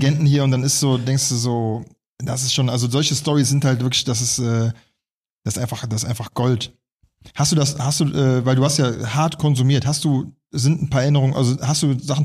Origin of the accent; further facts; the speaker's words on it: Düsseldorf, North Rhine-Westphalia, Germany; now in Berlin, Germany; Düsseldorf.